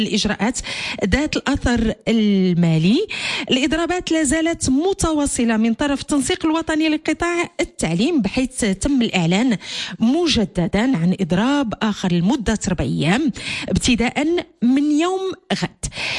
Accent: Morocco; الموضوع مهم كيقيسنا جميع كمغاربة، كيقيسنا كآباء كأمهات كأولياء أمور

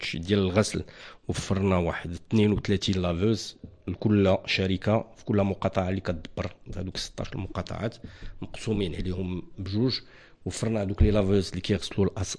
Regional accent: Morocco; النفايات المنزليه العاديه ديالنا حنا كمواطنين كمغاربه

